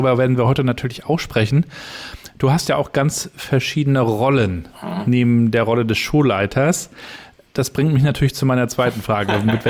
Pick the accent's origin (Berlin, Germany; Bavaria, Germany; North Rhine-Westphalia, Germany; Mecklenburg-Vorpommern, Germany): Mecklenburg-Vorpommern, Germany; Rostock; Wir sind Rostocker.